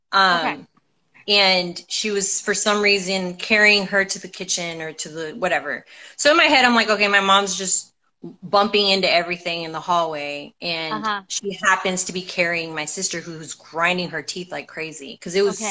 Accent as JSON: {"language": "English", "region": "Texas", "country": "United States", "said": "It's when we first moved to Texas. I'm originally from Texas, but we moved back to Texas when I was about 14."}